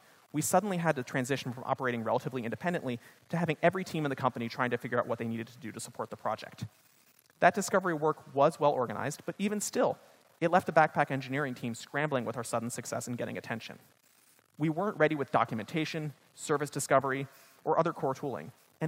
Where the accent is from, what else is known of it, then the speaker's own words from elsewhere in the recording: Los Angeles, California, United States; So I grew up in Los Angeles, and I remember going to California Adventure and getting on this roller coaster.